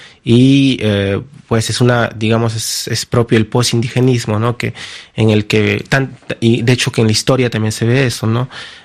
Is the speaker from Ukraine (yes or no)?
no; Jauja, Junín, Peru; En el caso particular de mi familia, somos de Jauja, tengo vestigios desde el siglo XVIII.